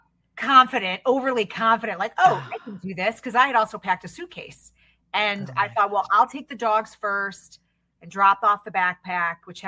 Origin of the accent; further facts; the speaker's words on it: Detroit, Michigan, United States; now in Chicago, United States; I actually hail from the Detroit area of Michigan. I grew up outside of Detroit, and I now live in Chicago.